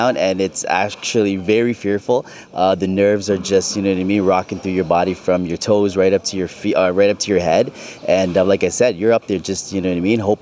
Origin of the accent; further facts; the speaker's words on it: Toronto, Ontario, Canada; I am from Toronto. Yes, that's correct.